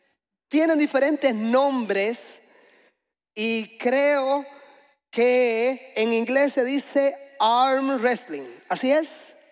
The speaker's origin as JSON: {"language": "Spanish", "country": "Cuba", "said": "Soy originalmente de Cuba y, como quizás usted se ha percatado, los cubanos hablamos alto, rápido."}